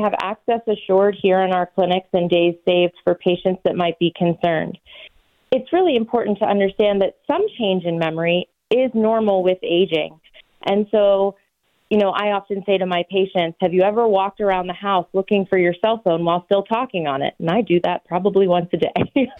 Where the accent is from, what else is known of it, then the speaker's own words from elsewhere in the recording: Blairsville, Pennsylvania, United States; I grew up in Blairsville, Pennsylvania, so right outside the city, about an hour, and about 3,500 people.